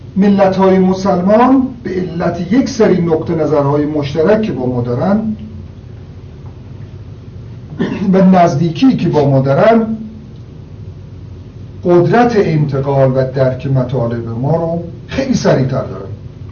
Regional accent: Iran; فهمید من از ایران هستم

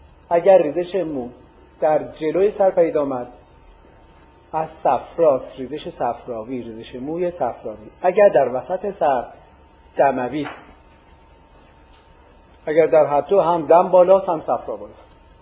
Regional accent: Kashan, Isfahan, Iran; now in Qom, Iran; گفت کجایی هستی؟ گفتم … لکن در قم درس می‌خونم.

